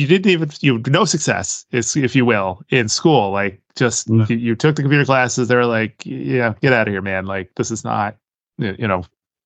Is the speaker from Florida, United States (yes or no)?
no; Austin, Texas, United States; now in New York, United States; So I grew up in Austin. And, you know, even though I'm in upstate New York now